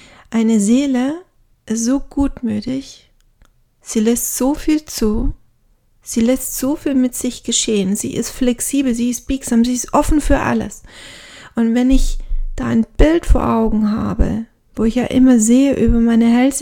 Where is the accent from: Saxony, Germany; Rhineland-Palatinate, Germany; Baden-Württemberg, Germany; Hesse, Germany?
Baden-Württemberg, Germany; Jetzt komme ich aus dem Schwabenland.